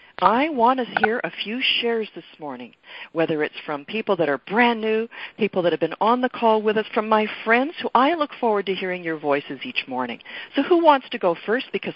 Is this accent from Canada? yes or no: yes; Peterborough, Ontario, Canada; I'm your trainer on Wednesday mornings, and I hail from Peterborough, Ontario.